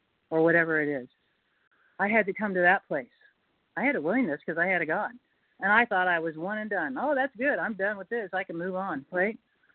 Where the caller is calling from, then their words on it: North Carolina, United States; It's North Carolina, Billy.